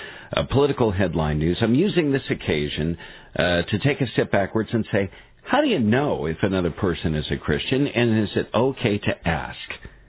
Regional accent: California, United States; I'm not into heavy metal music, but I'm from California. I can relate.

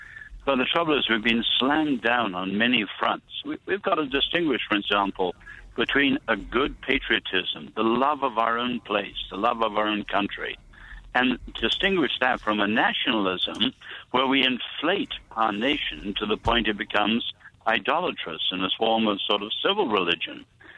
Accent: England, United Kingdom; I'm English. I'm not American.

